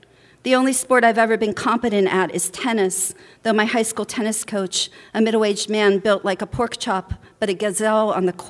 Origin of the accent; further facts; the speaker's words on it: Pittsburgh, Pennsylvania, United States; I mean, I'm from Pittsburgh, but I came to be back to be a writer